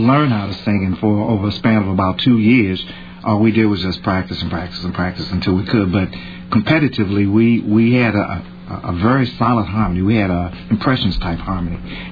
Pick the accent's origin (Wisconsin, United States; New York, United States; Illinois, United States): Illinois, United States; Chicago; But we're from Harlan area and specifically Princeton Park. You know, it should be noted, Princeton Park is my heart.